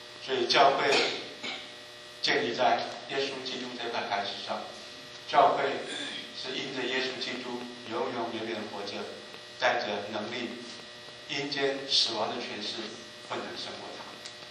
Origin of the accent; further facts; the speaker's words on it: Taiwan; now in United States; 以前我们在台湾的时候人多，